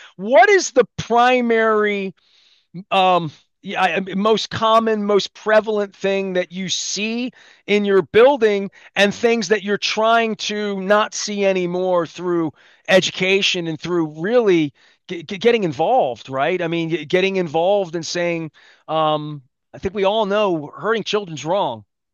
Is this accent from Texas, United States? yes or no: no; Dundalk, Maryland, United States; I'm from Dundalk. I lived in the community, and I call it Archie Bunker's Dundalk in the 70s.